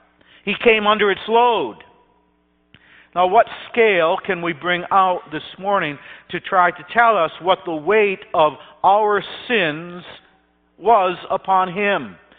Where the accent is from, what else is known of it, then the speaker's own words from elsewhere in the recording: Thornton, Illinois, United States; as a boy growing up near the Thornton stone quarry that you've seen if you've gone across I-80